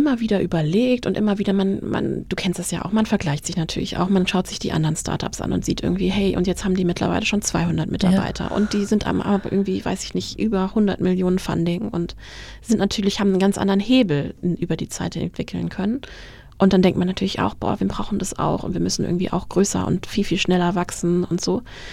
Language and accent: German; Hesse, Germany; now in Mainz, Germany; Also ich komme aus der Frankfurter Region und meine Eltern wohnen da in der Nähe